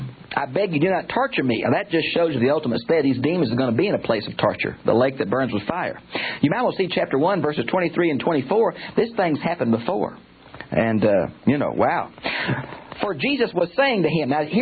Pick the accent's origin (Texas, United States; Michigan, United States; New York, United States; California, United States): Texas, United States; Houston; I've been on the freeway in Houston, my hometown